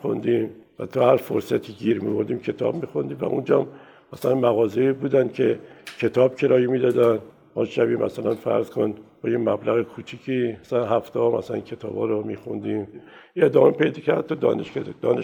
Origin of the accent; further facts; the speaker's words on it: Shiraz, Fars, Iran; من سال 1315 تو شیراز متولد شدم. دوران دبستان دبیرستانم توی شیراز بود و ما خانواده نسبتاً پر جمعیتی بودیم، 4 تا خواهر 4 تا برادر.